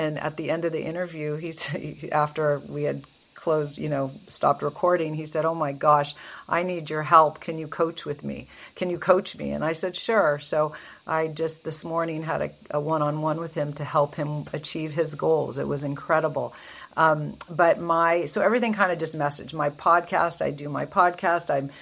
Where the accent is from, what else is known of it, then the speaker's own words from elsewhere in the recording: Piedmont, California, United States; grew up in Piedmont, California. It's a teeny town near Oakland and Berkeley.